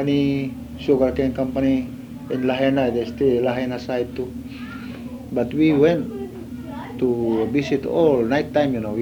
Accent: Philippines; Because we are only Filipino strike at the time, no other nationalities.

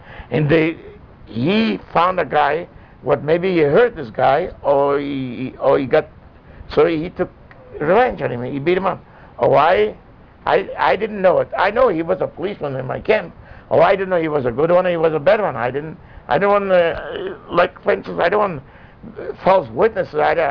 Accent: Poland; I said, I'm from Sandomierz, from Sosnowiec.

